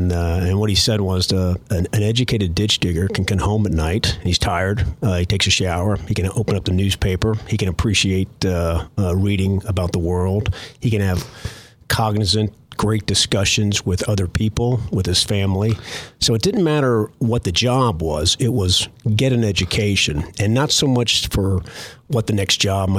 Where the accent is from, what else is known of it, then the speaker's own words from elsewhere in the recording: United States; also born or lived in Morocco; My dad was stationed there in the Marine Corps, and then coming back to the States when I was about 1 year old or 1 year old. So I grew up being a military brat